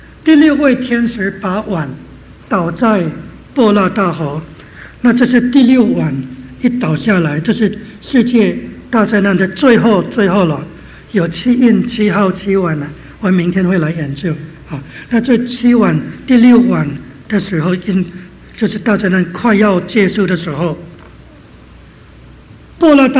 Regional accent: China; 我们中国人呢，我们中国都是很骄傲的，我们自己自立自主，中国在这里。

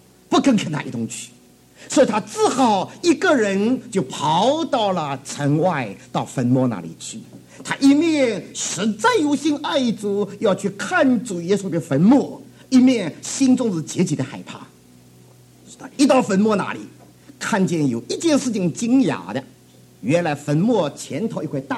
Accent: New York, United States; 我是从纽约来的，纽约人还要苦

